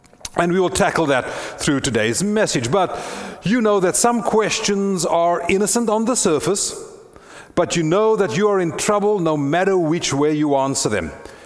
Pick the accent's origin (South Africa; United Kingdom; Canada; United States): South Africa; many of you are familiar with my story of growing up in South Africa under the oppressive hand of the apartheid regime